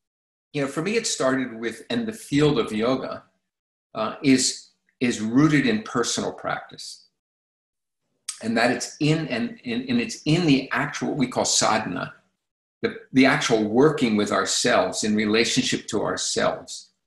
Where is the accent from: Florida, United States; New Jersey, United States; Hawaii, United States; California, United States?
Hawaii, United States; as a young man with lots of energy, including sexual energy, growing up in Hawaii